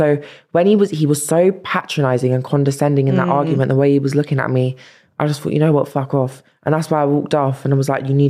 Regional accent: London, United Kingdom; She always reminded me I'm from South London.

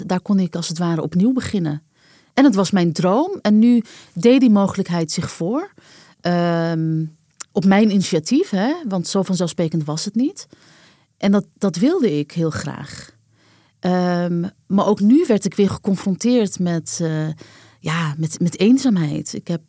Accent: Netherlands; born there; En dan zei ik, Nederland. En dan keek ze me heel gek aan, want ik heb geen blond haar en blauwe ogen. En dan moest ik uitleggen dat ik daar wel geboren ben, maar dat mijn ouders migrant zijn.

